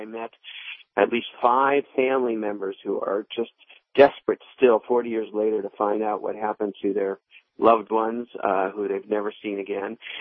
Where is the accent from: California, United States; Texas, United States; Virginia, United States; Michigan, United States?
Michigan, United States; Ann Arbor; I grew up in Ann Arbor, and so I'm a Motown boy on the outskirts